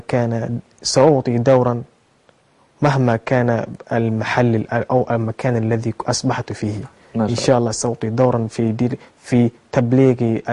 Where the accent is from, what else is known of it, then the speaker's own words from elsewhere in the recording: Nigeria; في بلدي نيجيريا بصفة خاصة